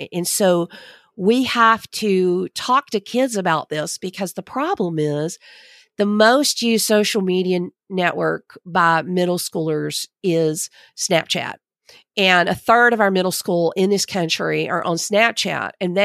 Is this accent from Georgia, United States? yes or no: yes; Camilla, Georgia, United States; my mom was a computer teacher here in my hometown of Camilla, Georgia